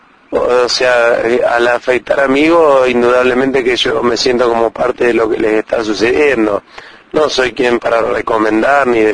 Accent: Argentina; a uno como argentino, como ser humano

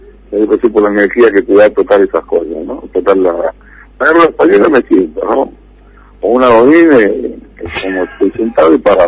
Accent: Villa Diamante, Buenos Aires Province, Argentina; also born or lived in Monte Grande; nací en Monte Grande, me crié en Villa Diamante, hasta los 10 años, después por las inundaciones nos volvimos a Monte Grande.

